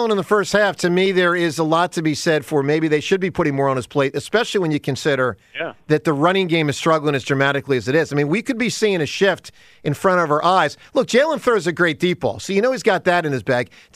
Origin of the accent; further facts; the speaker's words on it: United States; I know it's not my fault as an American, but I know we as Americans are going to get tagged.